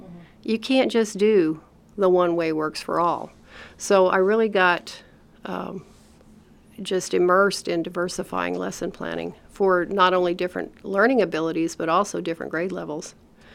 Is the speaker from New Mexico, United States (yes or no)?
yes; Albuquerque, New Mexico, United States; the experiences that I had growing up in Albuquerque provided me a culturally diverse background because there's lots of tribes in that area and different cultures.